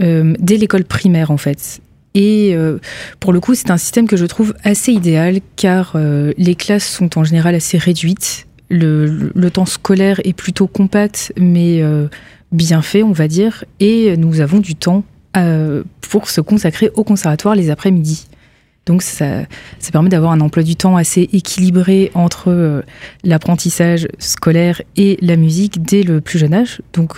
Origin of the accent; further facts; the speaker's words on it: Metz, Grand Est, France; effectivement, je viens de Metz, je passe dans une radio nancéenne